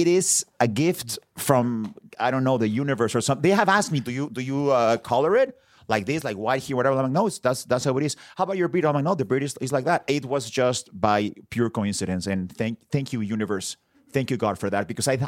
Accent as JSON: {"language": "English", "country": "Mexico", "tie": "born or raised there", "said": "I grew up in Mexico"}